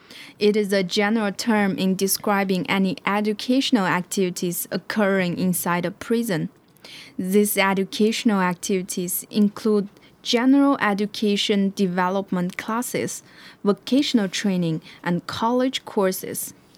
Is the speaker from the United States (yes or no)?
no; Xinjiang, China; English is a second language; from Xinjiang, China, your host for the day.